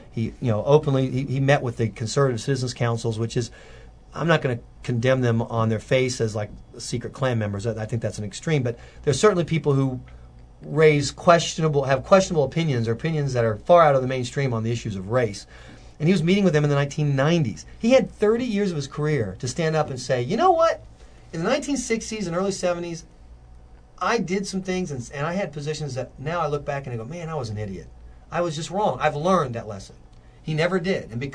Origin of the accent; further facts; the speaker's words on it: South Carolina, United States; I mean, I'm from South Carolina. I grew up in South Carolina